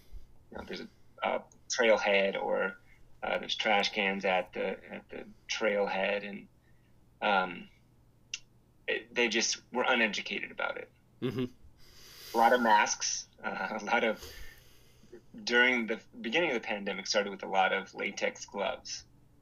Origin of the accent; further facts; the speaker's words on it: Whittier, California, United States; I'm from Whittier, California. It's a just suburb of Los Angeles